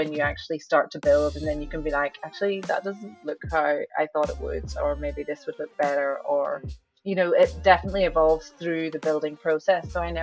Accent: Ireland; now in South Africa; I grew up in Ireland, something like that.

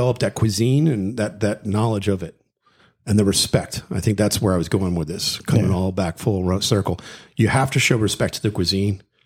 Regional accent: Florida, United States; I'm like, yeah, I'm from Florida. It was like one of those things that was kind of embarrassed being born and grown up here.

